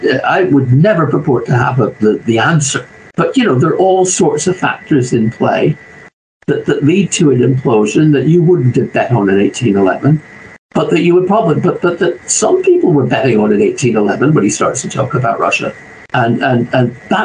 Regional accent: Ireland; all right, I'm not Anglo-Saxon, I'm Irish

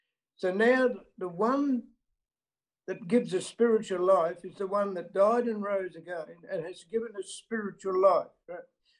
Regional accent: Western Australia, Australia; from Western Australia. I'm still in Western Australia.

